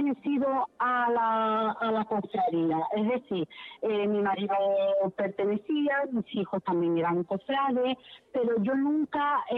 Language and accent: Spanish; Ceuta, Spain; now in Antequera, Spain; Yo soy de Ceuta, por motivos del trabajo, pues nos tuvimos que venir aquí a Antequera. Y ya te digo, pues son 20, 24 años lo que yo conozco la cofradía de la Pollinica